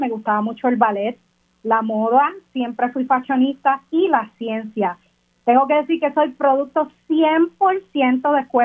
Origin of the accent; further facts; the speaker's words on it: Cidra, Puerto Rico; Yo nací y me crié en la ciudad de la Eterna Primavera, en Sidra.